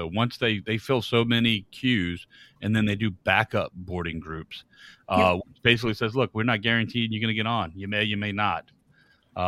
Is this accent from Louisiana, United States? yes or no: yes; New Orleans, Louisiana, United States; I'm from New Orleans, so Princess and the Frog kind of hits home for me.